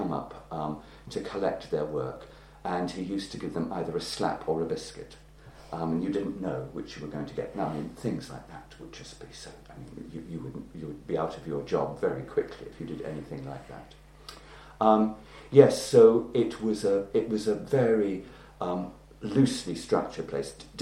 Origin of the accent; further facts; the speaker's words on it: London, United Kingdom; As I explained, I was brought up in London.